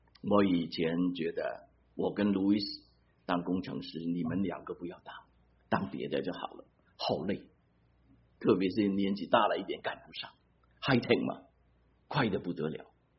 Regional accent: China; 真是人都是有包袱，无论我们中国人啊，犹太人啊，都有包袱啊。

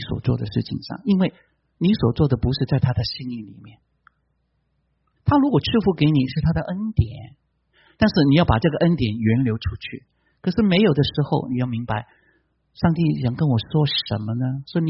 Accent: China; 特别是我们中国人，我们中国人是勤奋的人

